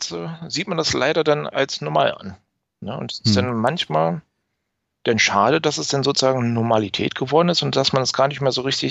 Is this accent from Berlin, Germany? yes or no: yes; Berlin, Germany; Ich komme aus Berlin, ich bin Berliner.